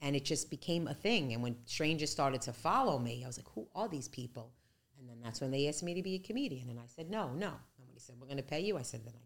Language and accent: English; Brooklyn, New York, United States; now in Staten Island, United States; I'm from Brooklyn, and now I live on Staten Island. Yeah, so I grew up in Brooklyn. My whole childhood is in Brooklyn.